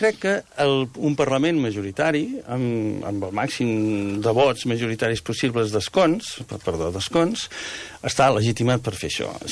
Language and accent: Catalan; Verges, Catalonia, Spain; soc de Verge i tenim processons, un via crucis especial